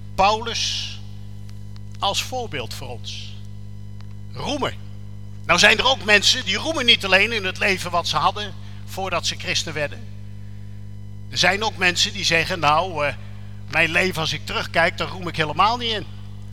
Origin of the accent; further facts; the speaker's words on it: Gelderland, Netherlands; Ik kom van de Veluwe, daar wist iedereen het.